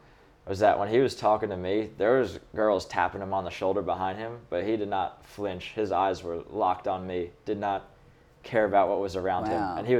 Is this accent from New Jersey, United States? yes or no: no; Long Island, New York, United States; He was just like, hey, man, like, where are you from? I was like, Long Island.